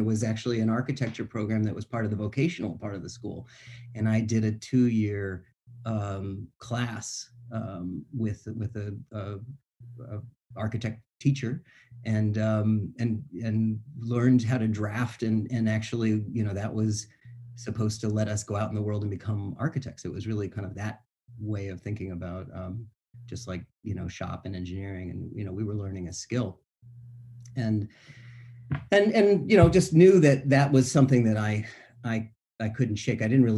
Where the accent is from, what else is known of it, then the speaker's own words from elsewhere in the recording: Florida, United States; also born or lived in Boston; My family's from New England. I was born in Boston. And when I was young, my dad was in the Army. We moved around a lot, and I ended up at a pretty young age down in Florida.